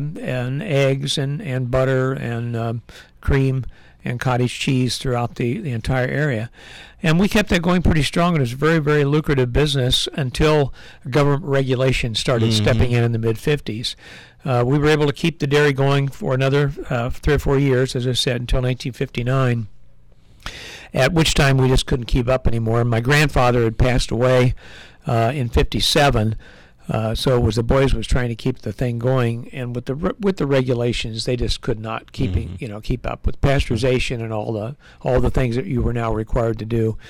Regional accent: Lucasville, Ohio, United States; also born or lived in Portsmouth; I was born in Portsmouth, Ohio, down in Scioto County, which is the furthest southern county, at least on the direct straight south from here, mm-hmm. And grew up in a little town called Lucasville.

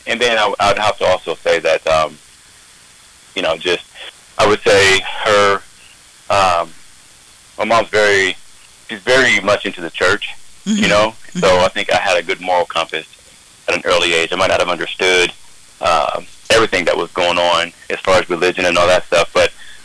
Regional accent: Columbus, Ohio, United States; I was born and raised in Columbus, Ohio, on the east side, born in the city, to a single mom

